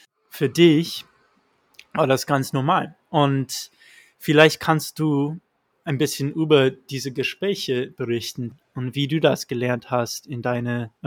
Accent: Montana, United States; German is a second language; Und als Kind in Montana wird man ununterbrochen mit der Geschichte von Lewis und Clark überschwemmt.

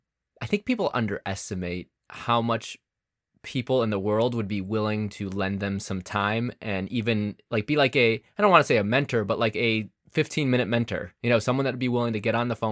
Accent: Chicago, Illinois, United States; And that was really odd because I'm from Chicago.

